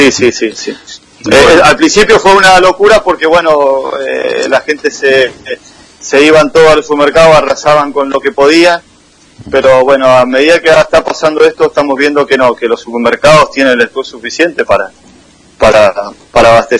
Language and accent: Spanish; San Rafael, Mendoza, Argentina; now in Málaga, Spain; que somos sanrafaelinos de Las Paredes también